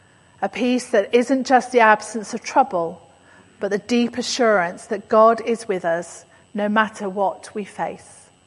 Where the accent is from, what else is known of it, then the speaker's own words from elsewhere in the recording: United Kingdom; I don't, but I am British after all.